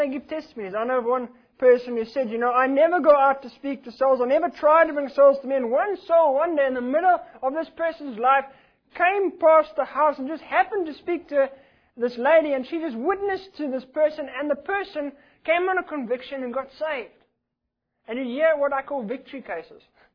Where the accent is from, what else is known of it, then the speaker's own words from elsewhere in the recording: South Africa; I come from South Africa